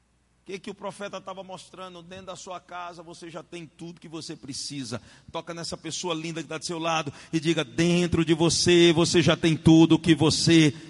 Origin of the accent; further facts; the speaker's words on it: Northeast Region, Brazil; A gente é nordestino e gosta de acordeon.